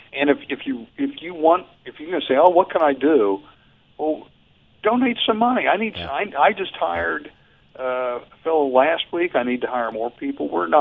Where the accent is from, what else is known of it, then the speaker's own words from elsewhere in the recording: Pittsburgh, Pennsylvania, United States; I'm originally from Pittsburgh.